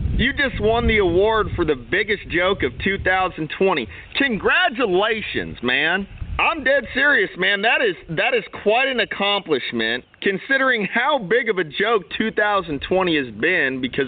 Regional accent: United States; So let me address your demands because I'm an American

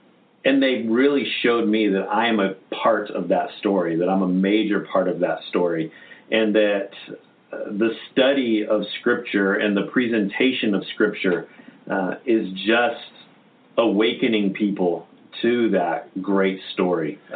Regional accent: Las Vegas, Nevada, United States; I was actually born and raised in Las Vegas, and then moved back to Las Vegas after finishing college at Milligan in Johnson City

